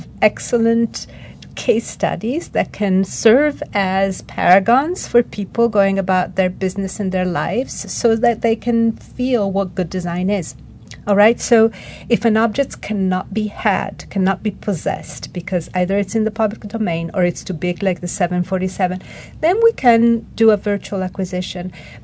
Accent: Milan, Lombardy, Italy; I grew up in Milan

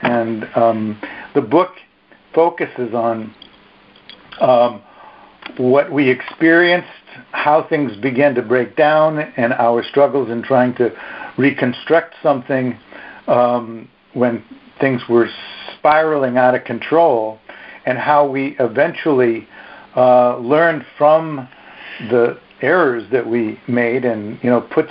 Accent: East Coast, United States; We were living on the East Coast at the time. We're both from the East Coast.

